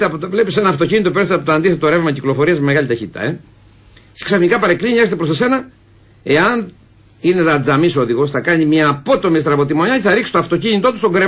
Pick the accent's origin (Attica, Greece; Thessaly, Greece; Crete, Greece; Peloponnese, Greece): Crete, Greece; Agios Nikolaos; Στον Άγιο Νικόλαο, λοιπόν, έχουμε ένα σημείο που παλιά